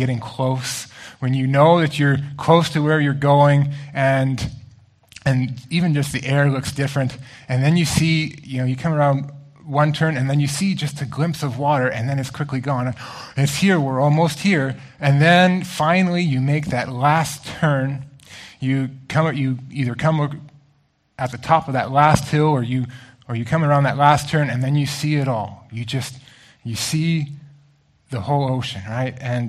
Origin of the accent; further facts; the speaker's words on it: Canada; now in Kamloops, Canada; before moving to Kamloops, growing up in small towns, I found that most people were born and raised and lived their whole life in that town.